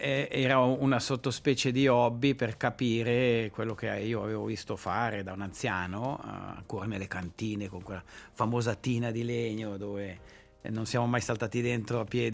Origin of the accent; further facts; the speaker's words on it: Brissago, Ticino, Switzerland; Invece il Brissac, a un certo punto l'uva di Brissago voleva rappresentare il mio paese, il mio comune.